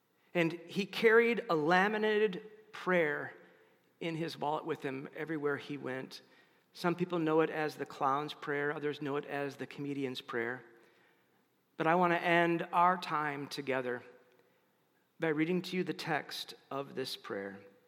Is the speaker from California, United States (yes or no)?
no; Madison, Wisconsin, United States; As many of you know, I'm from Madison, Wisconsin. 4 years of high school and 4 years of college in the 80s, and I went to a high school on the far west side.